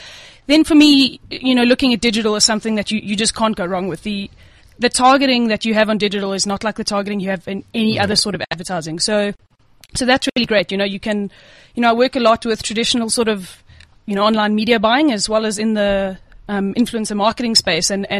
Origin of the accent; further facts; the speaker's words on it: United Kingdom; I'm British, so I don't tan very easily.